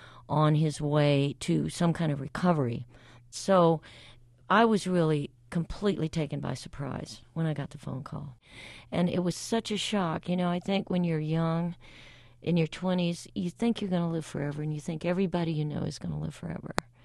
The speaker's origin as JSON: {"language": "English", "region": "Alabama", "country": "United States", "said": "even though they were from Alabama and I'm originally from Alabama, I didn't have a clue who they were."}